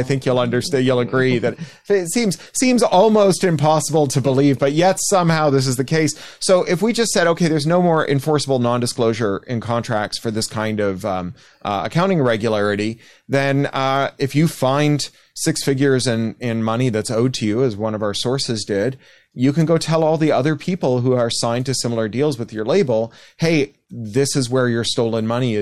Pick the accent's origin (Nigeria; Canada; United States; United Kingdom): Canada; I am Canadian. We're like serial killers. We're everywhere and we look just like everybody else.